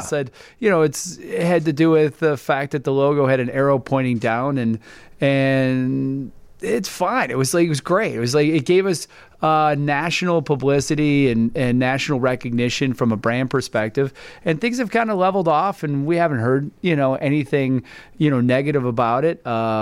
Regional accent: Oak Brook, Illinois, United States; So, I grew up, actually in the suburbs of Chicago in area of Oak Brook.

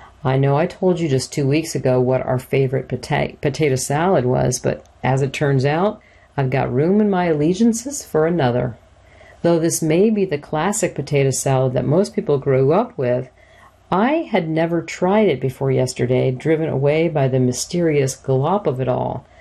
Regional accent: Dayton, Ohio, United States; That's from Irma Bombecht from my hometown, Dayton, Ohio.

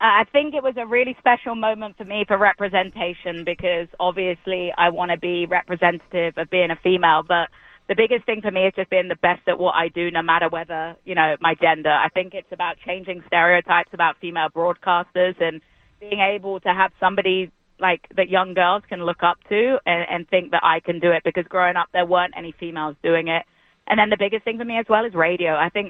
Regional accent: United Kingdom; but I think I can say that as a British person, I get a pass.

